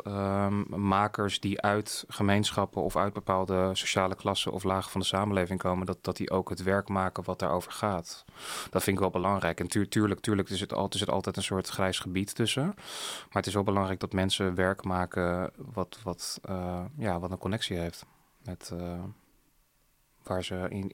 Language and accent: Dutch; Krimpen aan den IJssel, South Holland, Netherlands; Molukse wijk in Krimpen aan de IJssel. Dat is het dorp waar ik ben opgegroeid.